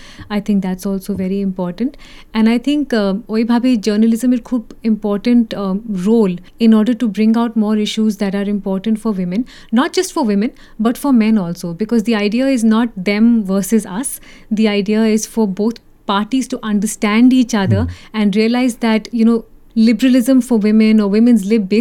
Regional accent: Kolkata, West Bengal, India; আসলে আমি কলকাতার লোক, কিন্তু কলকাতায় কোনো দিন থাকিনি, কেননা আমার বাবা আমিতে ছিলেন, তো যেমন হয় দু বছর এদিকে দু বছর ওদিকে।

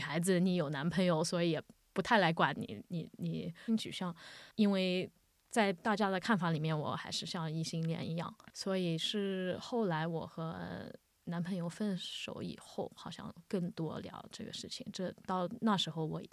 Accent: Melbourne, Victoria, Australia; also born or lived in Shanghai, China; 我是在上海出生的，现在在澳洲快30年了，我今年32岁。我家人是我4岁的时候搬到墨尔本来，我在这里长大，这里读书，再到了2016年，过年的时候我回到上海去工作

